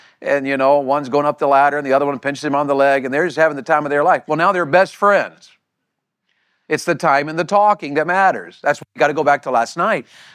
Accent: Wartburg, Tennessee, United States; When I was a kid in Wartburg, Tennessee, where I grew up over in East Tennessee in the mountains

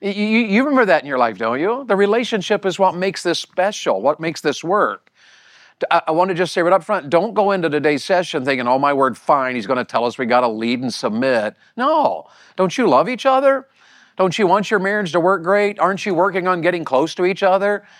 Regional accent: Wartburg, Tennessee, United States; When I was a kid in Wartburg, Tennessee, where I grew up over in East Tennessee in the mountains

